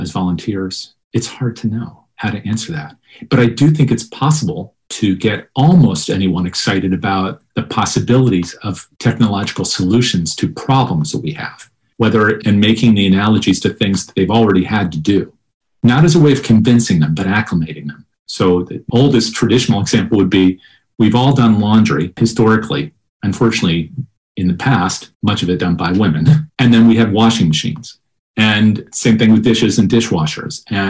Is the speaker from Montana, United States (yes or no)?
no; Connecticut, United States; And I'm from Connecticut, so there are a lot of things I don't talk about. I grew up in a very puritanical kind of world.